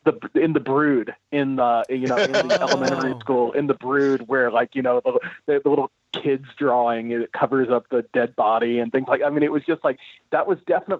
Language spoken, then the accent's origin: English; Hawaii, United States; it was cool to have somebody there who addressed the controversy at the time I grew up in Hawaii. I don't even think we got the movie out there